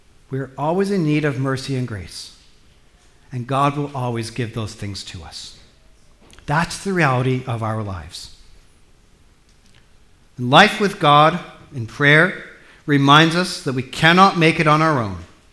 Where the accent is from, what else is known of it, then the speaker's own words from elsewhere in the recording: United States; When I was growing up in the United States, I remember hearing a lot of talk, not so much from my parents, but just from the culture in which I lived.